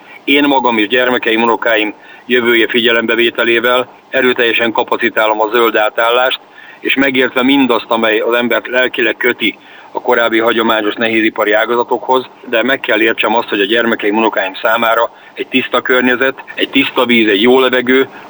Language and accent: Hungarian; Borsod-Abaúj-Zemplén, Hungary; de hát ezt hibás ebben a megyében tájsebbnek nevezni, tudjuk jól, mi itt nőttünk föl, ugye ez része volt az életünknek.